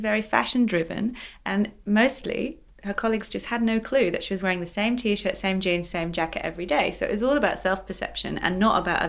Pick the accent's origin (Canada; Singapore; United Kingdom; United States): United Kingdom; England; I'm English.